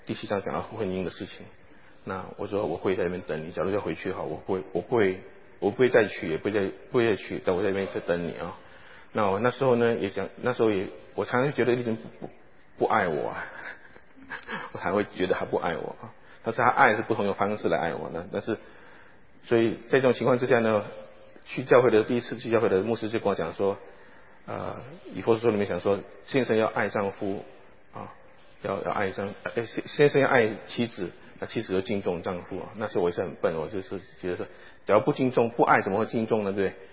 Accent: Malaysia; moved away as an adult; now in United States; 我们刚结婚从马来西亚过来的时候，我是一个很紧张的人，我现在还是很紧张，从马来西亚过来的时候

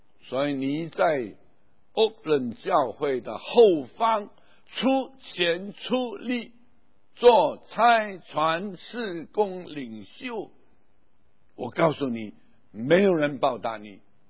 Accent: Hong Kong; moved away as an adult; also born or lived in Singapore / Penang, Malaysia; 我在1953年五月我跟 … 结婚，八月我们坐船离开香港，我们的家乡，到新加坡做海外宣教士，在新加坡8年，以后回香港读一点书，再去马来西亚槟城做海外宣教士4年

